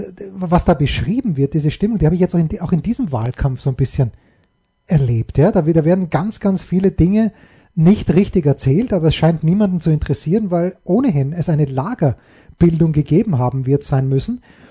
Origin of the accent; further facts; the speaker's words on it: Styria, Austria; now in Munich, Germany; A steht hier, also in der Steiermark, wo ich herkomme, der ASK ist der Arbeitersportclub, aber wir sind ja in München.